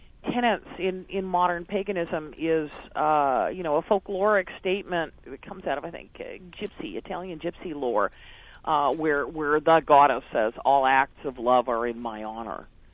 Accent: Montreal, Quebec, Canada; I was from Montreal, and that was what they all assumed anyway.

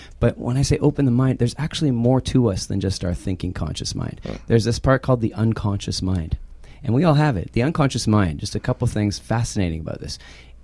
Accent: Winnipeg, Manitoba, Canada; I'm from Winnipeg. Some people call it Winterpeg.

